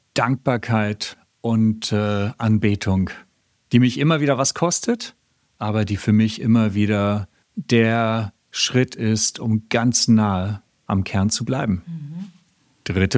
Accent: Hamburg, Germany; aus Hamburg beim Stream

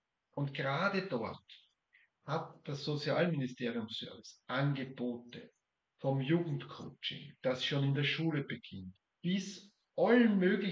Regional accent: Austria; in diesem Netzwerk, das bei uns in Österreich wirklich gut aufgeht

